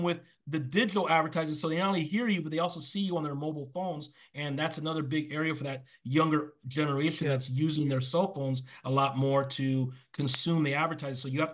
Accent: Los Angeles, California, United States; born there; I was born in Los Angeles.

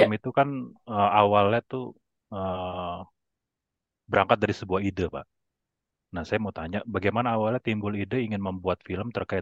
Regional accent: Jakarta, Indonesia; ini saya orang Jakarta malah belum pernah ke Sunda Kelapa ya

